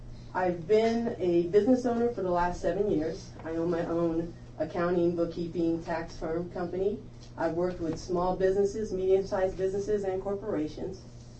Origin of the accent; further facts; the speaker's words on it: San Jose, California, United States; I grew up in San Jose in the 70s, you know, when it was Orchard Fields.